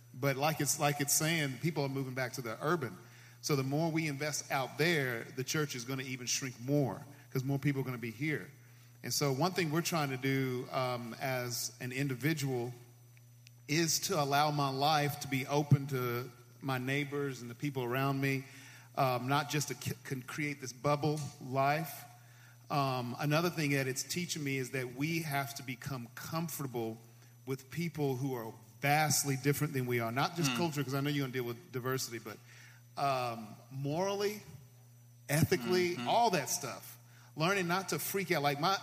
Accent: Memphis, Tennessee, United States; I grew up here in Memphis

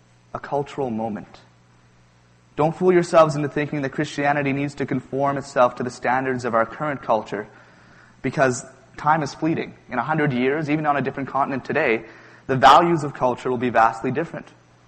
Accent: Vancouver, British Columbia, Canada; I'm from Vancouver.

